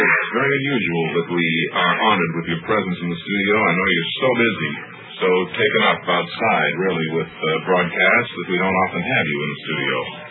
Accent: Altoona, Pennsylvania, United States; I'm from Altoona, Pennsylvania.

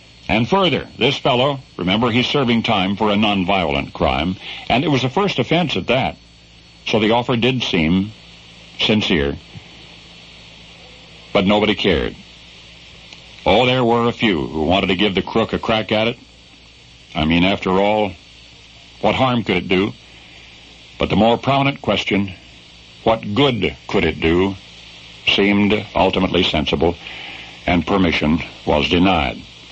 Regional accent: Chicago, Illinois, United States; But I'm a Chicagoan, and frankly, I'd be willing to bet on him.

